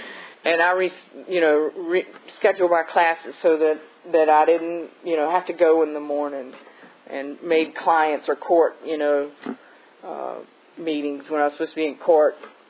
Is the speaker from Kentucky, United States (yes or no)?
no; Victoria, Virginia, United States; within a week, I'm out partying and with people that I grew up with in Victoria, Virginia.